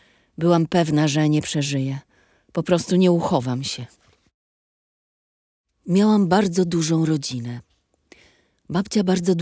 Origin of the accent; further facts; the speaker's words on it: Warsaw, Masovian Voivodeship, Poland; Pochodzę z rodziny kupieckiej. Mój dziadek miał przed wojną 7 dorożek. Mieszkał na Grzybowskiej w Warszawie. Ja najprawdopodobniej mieszkałam na Twardej, ale dziadek miał stajnię na Grzybowskiej.